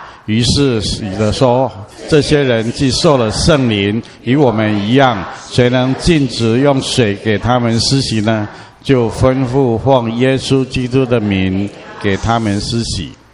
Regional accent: China; now in United States; 我们来自中国，或者我们曾经来美国以后，在东岸，在西岸，然后现在在这里

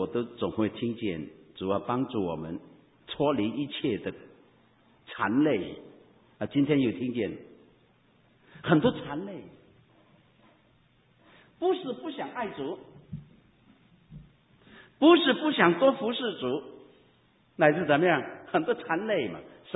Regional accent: Hong Kong; 这是我们香港人所经历到一个突特的一个情况啊。

